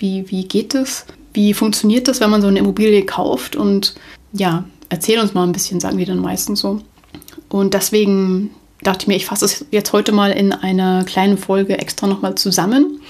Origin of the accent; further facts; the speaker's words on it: Munich, Bavaria, Germany; ich komme aus München, München ist meine Heimatstadt.